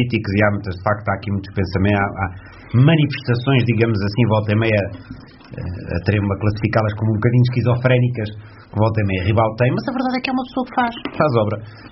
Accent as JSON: {"language": "Portuguese", "town": "Ílhavo", "region": "Aveiro", "country": "Portugal", "said": "e sempre que sou de Ilhavo, muitos ficam, Ilhavo, sim, Aveiro."}